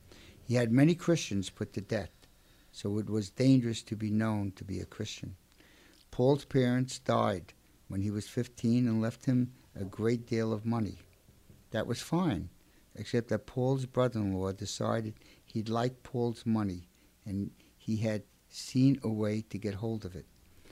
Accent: Brooklyn, New York, United States; Joan does the reflection because I'm from Brooklyn and I don't have good pronunciation.

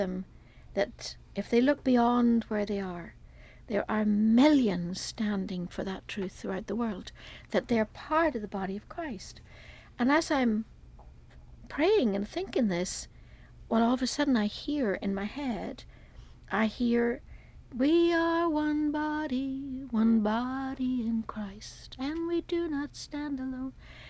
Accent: Ireland; I was from Ireland.

